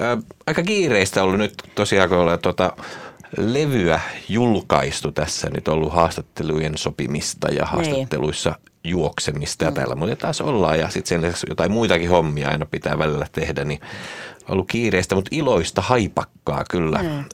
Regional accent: Nakkila, Satakunta, Finland; also born or lived in Ulvila; now in Tampere, Finland; monet luulee, että mä oon alkuperäinen tamperelainen, mutta en ole. Mä oon syntynyt Ulvilassa, joka on tuossa Porin lähellä, ja sitten kukkeimman nuoruuteni kasvoin Nakkilassa.

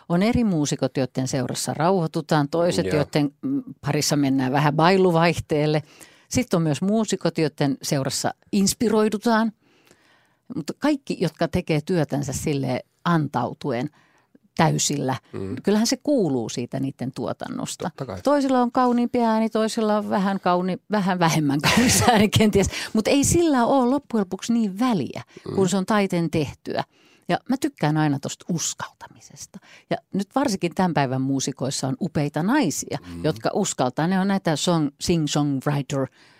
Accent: Vaasa, Ostrobothnia, Finland; Mä oon Vaasasta kotoisin, eli niin mä oon näitä kustfolket, eli merenranta-ihmisiä rannikon kanssa. Sen ajan Vaasa, mihin mä synnyin, oli tavattoman kaksikielinen. Siellä oli ruotsin kieli ja suomen kieli.

